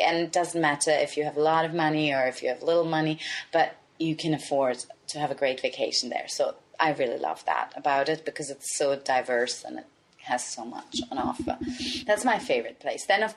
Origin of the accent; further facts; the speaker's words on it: Vienna, Austria; also born or lived in Libya / Pakistan; I was born in Vienna. I grew up in Vienna. I went to school in Libya.